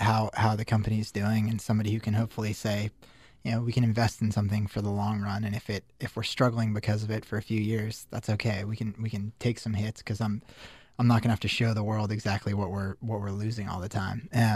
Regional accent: Denver, Colorado, United States; No, not really. I mean, I grew up in Denver. I went to Syracuse, because I thought I was kind of interested in journalism, but mostly like the financial aid was really good.

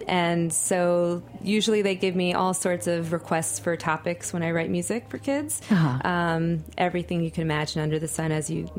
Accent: Miami, Florida, United States; also born or lived in New York City, United States; growing up in Miami, but especially in New York City

